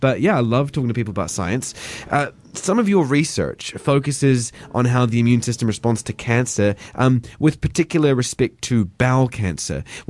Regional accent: Invercargill, Southland, New Zealand; Because I'm from Invercargill, Southland.

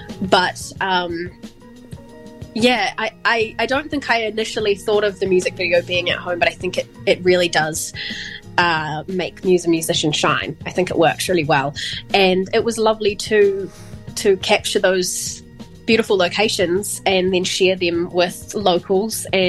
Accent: Otago, New Zealand; And I'm from Central Otago, so our mountains are pretty big.

